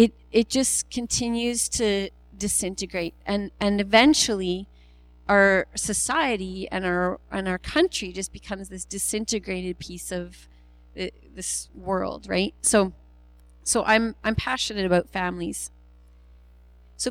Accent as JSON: {"language": "English", "town": "Rosenort", "region": "Manitoba", "country": "Canada", "tie": "born or raised there", "said": "I'm from Manitoba. I grew up in southern Manitoba, and in Rosenort is where I was born and spent most of my life."}